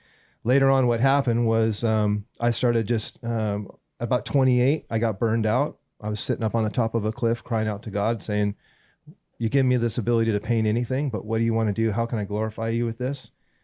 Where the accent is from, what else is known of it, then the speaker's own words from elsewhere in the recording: California, United States; Born and raised in California, Southern California. Part of it, my parents split up at 9 years old. And we were in Southern California, right near Disneyland.